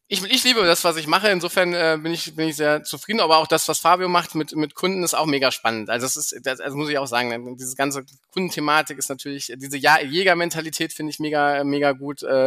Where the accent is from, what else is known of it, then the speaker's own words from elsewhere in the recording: Hesse, Germany; Ich komme ja hier aus dem Taunus und habe natürlich einen Bezug zu Frankfurt, habe da auch jahrelang gearbeitet